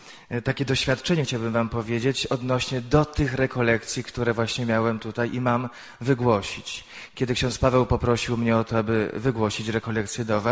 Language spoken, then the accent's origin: Polish; Żabno, Lesser Poland, Poland; Pochodzę z diecezji tarnowskiej, a dokładnie z parafii koło Tarnowa z Żabna. Jestem kapłanem diecezji radomskiej, tam zostałem wyświęcony i obecnie jestem na parafii pod Radomiem.